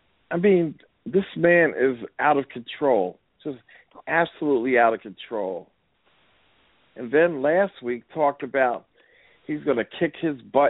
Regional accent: Newark, New Jersey, United States; born there; You know, I was born in Newark. Well, guess what? So was I.

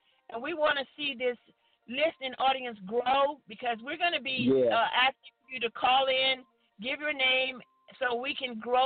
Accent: Grand Prairie, Texas, United States; I'm from Grand Prairie, Texas.

